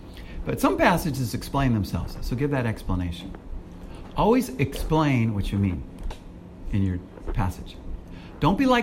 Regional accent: United States; now in Singapore; You have to remember, I'm American, so I still think in 32 degrees is freezing, you know?

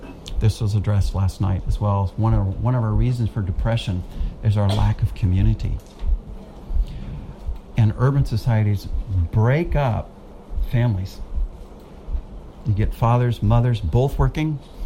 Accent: United States; moved away as an adult; now in Singapore; Because I'm an American living in Singapore. And even after 28 years here, by the way, tomorrow is my anniversary.

